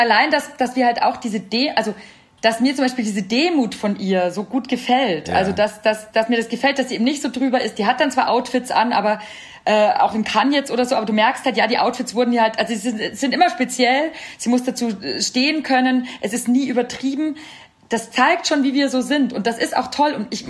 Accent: Bavaria, Germany; ich komme dazu noch aus der Oberpfalz

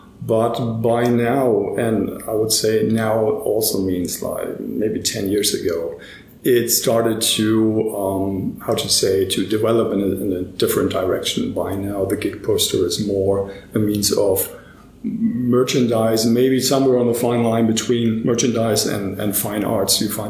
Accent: Hamburg, Germany; And I was born and live in Hamburg.

